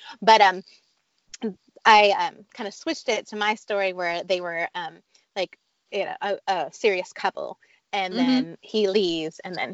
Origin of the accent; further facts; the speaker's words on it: Pennsylvania, United States; I grew up in Pennsylvania, a little bit north of Pittsburgh. And I grew up, I mean, that's where my home was.